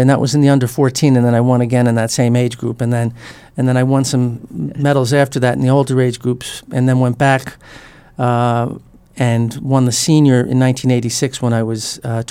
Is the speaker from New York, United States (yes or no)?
yes; Bronx, New York, United States; So this kid growing up in the Bronx learned from someone from that region and learned from someone who learned from the great Michael Coleman.